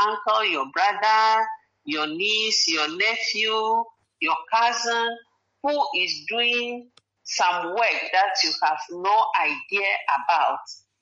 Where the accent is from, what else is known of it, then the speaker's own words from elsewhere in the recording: Ghana; let's say the person is a Ghanaian, like I'm from Ghana